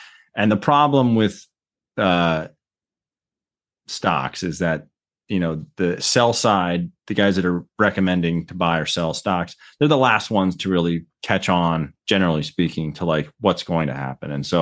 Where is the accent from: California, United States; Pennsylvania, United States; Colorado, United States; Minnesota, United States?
Colorado, United States; moved away as an adult; Started, born and raised in Colorado, and moved out to, Newark when I went to college